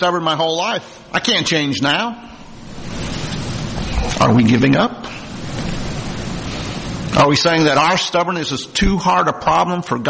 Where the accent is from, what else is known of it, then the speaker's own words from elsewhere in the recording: New Jersey, United States; I'm originally from New Jersey, so it turned out we were from the same county.